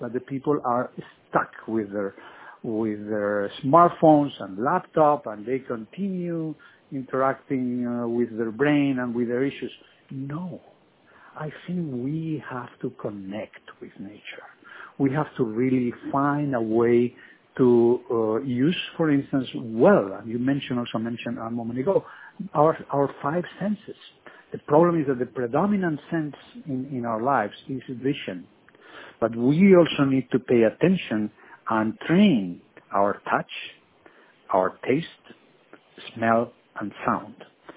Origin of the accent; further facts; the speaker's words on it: Spain; also born or lived in Germany; I'm originally from Spain. I spent many years also in Germany.